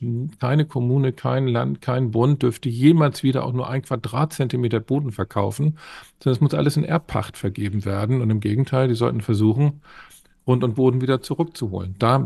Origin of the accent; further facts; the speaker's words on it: Hamburg, Germany; Ich meine, ich bin am Stadtrand von Hamburg aufgewachsen.